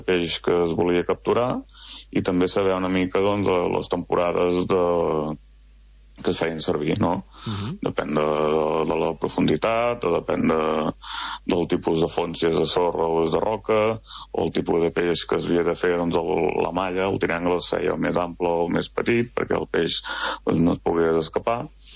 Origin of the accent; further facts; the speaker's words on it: Pineda de Mar, Catalonia, Spain; amb un pescador d'aquí Pineda, del meu poble.